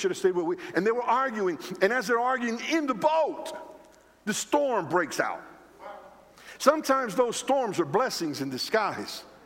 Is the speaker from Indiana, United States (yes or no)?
no; Philadelphia, Pennsylvania, United States; And I'm from the city. I'm from Philadelphia.